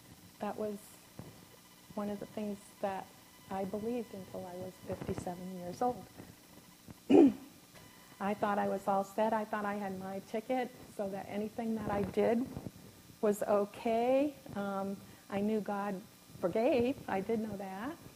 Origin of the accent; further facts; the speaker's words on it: West Groton, Massachusetts, United States; that's how I ended up growing up in the Congregational church, because when my parents moved to West Groton, they didn't have a Methodist church there